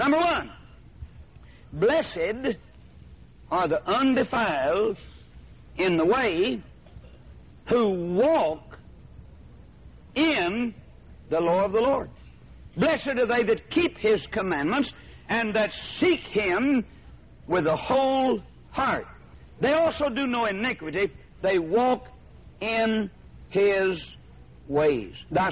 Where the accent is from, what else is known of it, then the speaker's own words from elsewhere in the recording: United States; I'm an American. I'm a Christian. I'm a Bible believer.